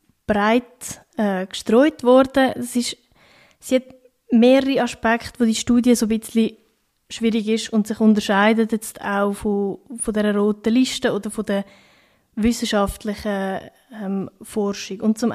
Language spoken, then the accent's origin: German; Goldau, Schwyz, Switzerland; Das war bei mir die wo ich herkomme, bei Goldau.